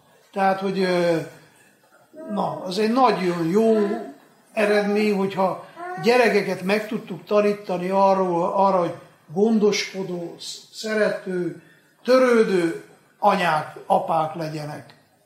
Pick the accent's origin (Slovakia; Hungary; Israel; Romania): Romania; Székely Land; De én azt hiszem, hogy mi Székelyföldön így nőttünk fel, hogy odafigyeltünk egymásra, megfogtuk egymás kezét, segítettünk egymásnak.